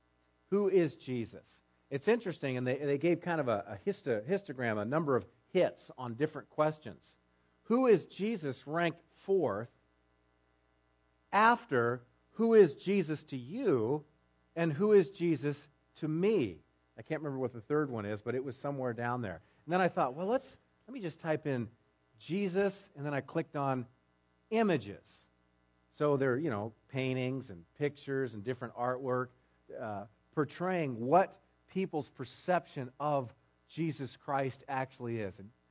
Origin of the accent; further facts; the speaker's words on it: Newton, Iowa, United States; I grew up in Newton, Iowa, graduated high school in 1985